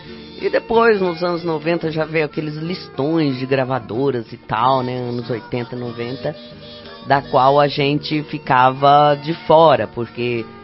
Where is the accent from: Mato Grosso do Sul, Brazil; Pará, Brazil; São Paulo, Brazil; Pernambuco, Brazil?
Mato Grosso do Sul, Brazil; Lá da minha terra do Mato Grosso do Sul.